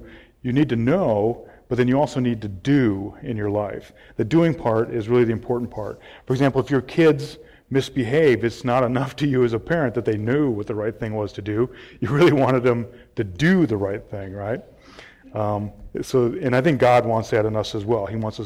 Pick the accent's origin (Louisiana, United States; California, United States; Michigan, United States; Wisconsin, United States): Michigan, United States; I grew up in Michigan, we had ponds, played a lot of ice hockey